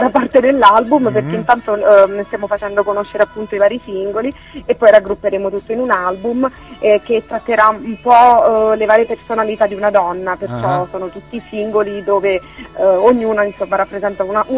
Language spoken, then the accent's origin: Italian; Abruzzo, Italy; Io sono della provincia di Teramo, quindi sono abruzzese e sto nella parte un po' più alta, verso, insomma, confine con le Marche.